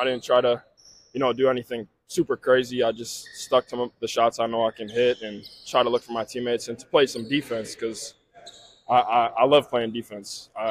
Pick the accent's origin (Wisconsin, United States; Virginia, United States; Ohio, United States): Wisconsin, United States; I mean, I'm from Wisconsin, never been to New York.